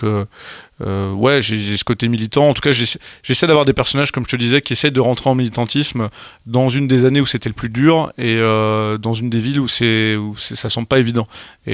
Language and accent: French; Cholet, Pays de la Loire, France; j'ai grandi à Cholet, j'étais pas dans la pauvreté absolue